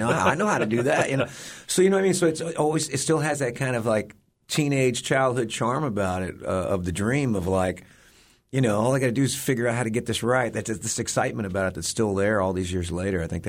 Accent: Los Angeles, California, United States; I mean, I grew up in Los Angeles. So I grew up right in the middle of Hollywood playing in rock and roll bands.

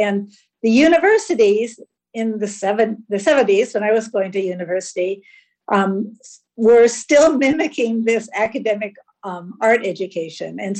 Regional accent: Los Angeles, California, United States; I was 5 years old, and I was growing up in the Los Angeles area, and we moved into a new subdivision that had hardly anybody in it.

